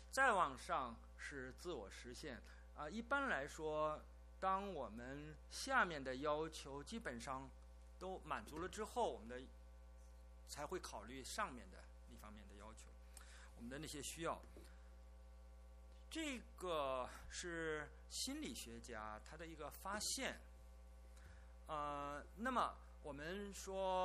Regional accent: China; 特别是在北美，我们经常是会有可能读到一些文章配了照片的，说在我们中国人看起来不是那么漂亮的人

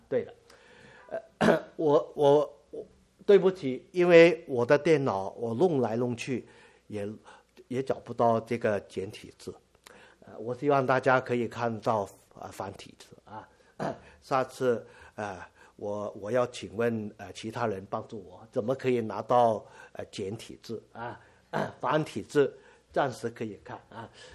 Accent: China; 我特别我们是中国人啊，中国人都很注重这方面的啊

